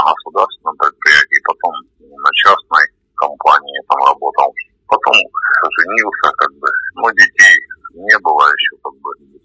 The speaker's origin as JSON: {"language": "Russian", "region": "Donbas", "country": "Ukraine", "tie": "born or raised there", "also_born_or_lived": "Bryansk", "said": "Потом мне было лет 5, родители переехали сюда, на Донбасс, то есть отец работать на шахты."}